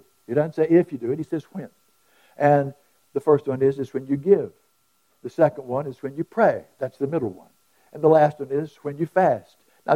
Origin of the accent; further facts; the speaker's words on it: North Carolina, United States; I was in Texas, and I'm from North Carolina.